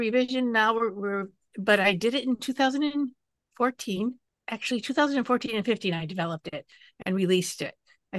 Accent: Detroit, Michigan, United States; now in Texas, United States; I grew up in Detroit, Michigan. Okay. So I'm a transplanted Midwesterner.

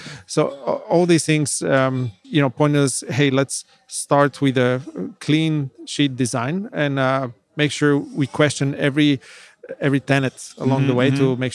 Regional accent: Bulgaria; English is a second language; growing up in Bulgaria, we always had this chip on the shoulder that we're on the periphery of Europe

